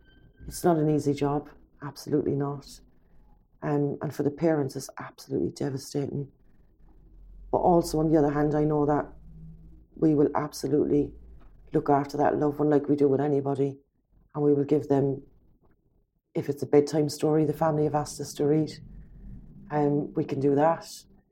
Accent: Ireland; growing up in Ireland, we had such a big family.

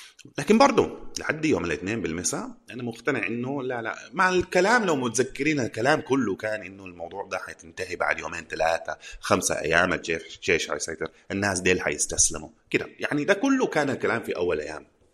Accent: Sudan; نهائي ما طالع من السودان مهما حصل، لو دم في الشارع أنا ما بطلع من السودان، السودان بلدي وما طالع منه وخلاص

